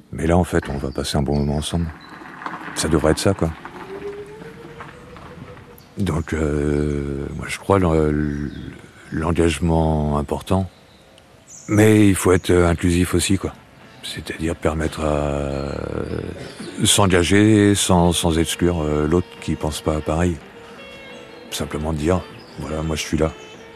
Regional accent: Pays de la Loire, France; Concrètement, moi, je viens des Pays de la Loire, où il y a eu de grosses coupes financières dans la culture.

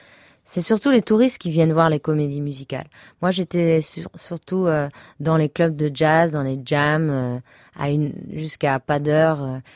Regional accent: Samois-sur-Seine, Île-de-France, France; also born or lived in New York, United States / New Orleans, United States; mon côté manouche parce que j'ai grandi à Samoa-sur-Seine

